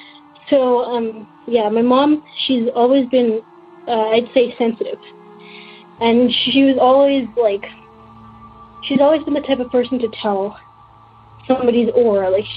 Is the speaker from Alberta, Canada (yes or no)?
yes; Alberta, Canada; I'm from Alberta, Canada